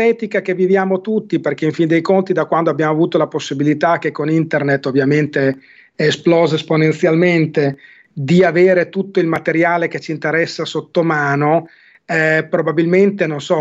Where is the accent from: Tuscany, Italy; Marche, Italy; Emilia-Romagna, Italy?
Emilia-Romagna, Italy; Modigliana; nati a Modigliana, il mio paese